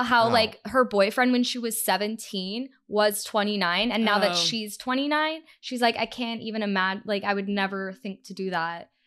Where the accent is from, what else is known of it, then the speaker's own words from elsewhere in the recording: Texas, United States; I'm a dual citizen, so I grew up in Texas, but I went to college in Canada because I have two passports.